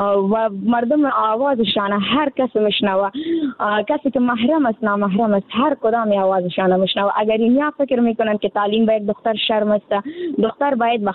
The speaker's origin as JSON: {"language": "Persian", "country": "Afghanistan", "said": "در جامعه همه ما افغان هستیم"}